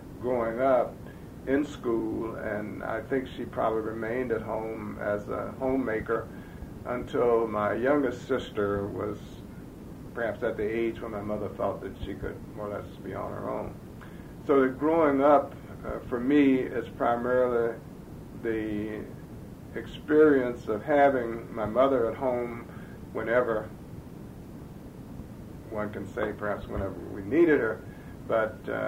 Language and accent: English; Chapel Hill, North Carolina, United States; One of the other aspects of growing up in Chapel Hill and my personal situation was that obviously we knew most of the other kids who were in school because it was a fairly small school.